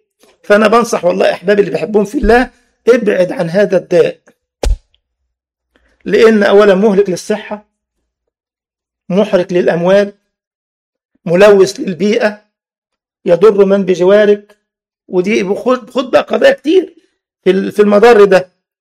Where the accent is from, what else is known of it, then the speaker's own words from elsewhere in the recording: Egypt; واللي يعمل كده حتى عندنا في مصر في المترو مثلا بيدفع غرامه فوريه